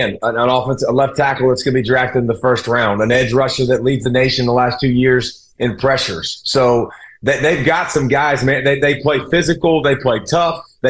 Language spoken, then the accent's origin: English; the South, United States; And listen, I'm from the South, right?